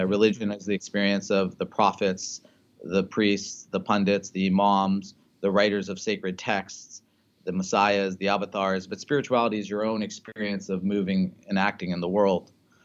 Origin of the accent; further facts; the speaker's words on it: India; now in United States; for me as an Indian American, as an immigrant